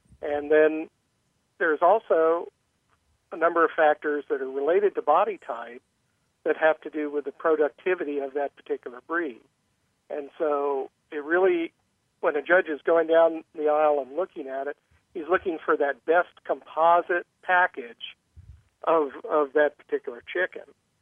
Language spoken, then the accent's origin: English; New Jersey, United States; I grew up in New Jersey, and so Craig was a fixture way back into my younger days.